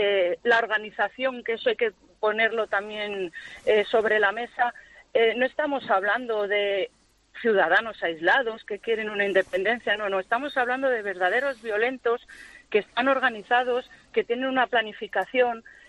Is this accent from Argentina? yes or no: no; Catalonia, Spain; Yo soy catalana española y no me importa decirlo.